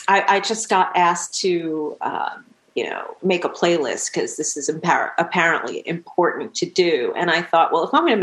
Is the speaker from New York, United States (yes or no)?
yes; Manhasset, New York, United States; No, I grew up in Long Island. I grew up in Manhasset, New York.